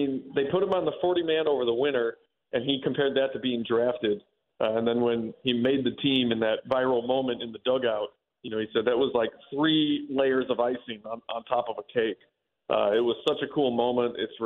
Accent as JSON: {"language": "English", "town": "Chicago", "region": "Illinois", "country": "United States", "tie": "born or raised there", "said": "You know, when I was a kid growing up in Chicago, you know, it was the Sammy Sosa show."}